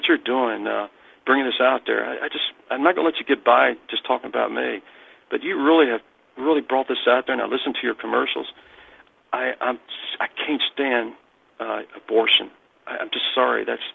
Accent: Taylorsville, Kentucky, United States; they all know that I'm from Kentucky. They know that I'm out towards Taylorsville, Kentucky, not from Louisville or Louisville, but outside of Louisville.

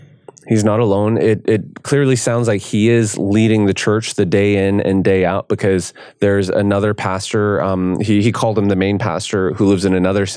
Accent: Canada; I'm a Canadian.

